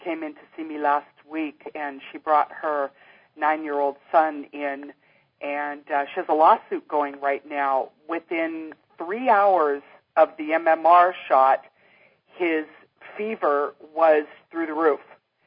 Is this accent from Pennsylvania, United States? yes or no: yes; Pennsylvania, United States; born there; And I was born in Pennsylvania, and that's what we burned.